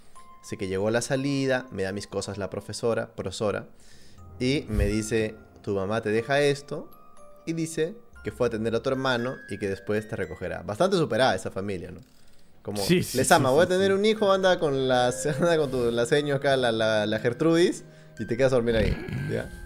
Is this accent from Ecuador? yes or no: no; La Punta, Callao, Peru; Soy de La Punta, así que les cuento mi triste y traumática historia.